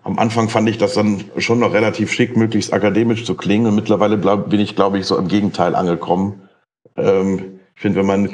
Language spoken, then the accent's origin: German; Düsseldorf, North Rhine-Westphalia, Germany; Aus Düsseldorf-Grafenberg. Das ist direkt da, wo die Metrozentrale ist. 300 Meter davon entfernt.